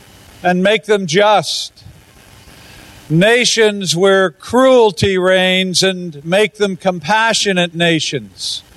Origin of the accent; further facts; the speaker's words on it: United States; I come from the United States. We have a very different story with a very different beginning.